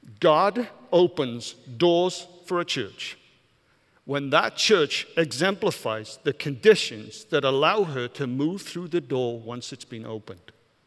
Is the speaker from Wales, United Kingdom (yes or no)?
yes; Wales, United Kingdom; So I'm a Welshman. Some people have heard this word, hoyl. It's a Welsh word